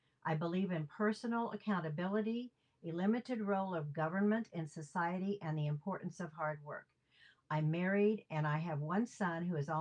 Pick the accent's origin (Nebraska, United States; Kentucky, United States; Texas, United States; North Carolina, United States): Kentucky, United States; Bowling Green; born there; I was born in Bowling Green, where my mother had met my father. He was in the Army at Fort Hood, Fort Campbell in Kentucky.